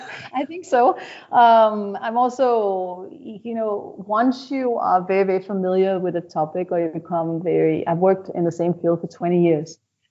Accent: Denmark; My Danish background was a little bit more sort of, you know, Yandelor and all

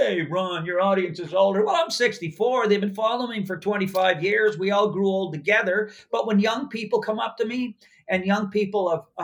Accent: Glace Bay, Nova Scotia, Canada; I was born on the Coal Town Road in Glace Bay in 1958, down in Cape Breton. I lived there till I was 9

